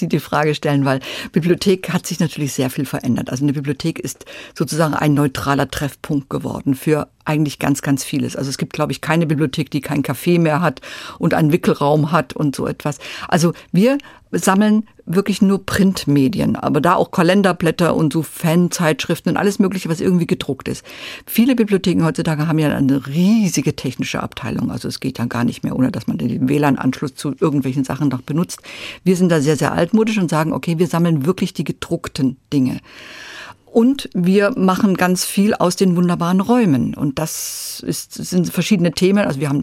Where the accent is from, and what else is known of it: Munich, Bavaria, Germany; born or raised there; also born or lived in Dresden